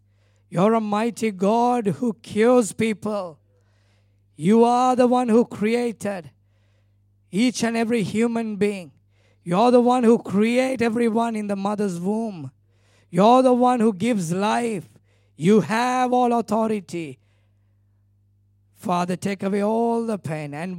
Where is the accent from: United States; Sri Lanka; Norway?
Sri Lanka; first language Tamil; English is a second language; I'm not very much good in English because I preach in Sinhala and another language called Tamil, which is my mother tongue.